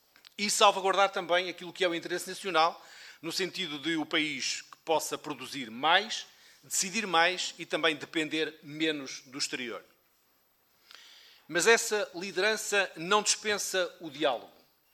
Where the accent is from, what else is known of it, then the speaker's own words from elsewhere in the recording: Bragança, Portugal; Eu que sou do interior, sou de Bragança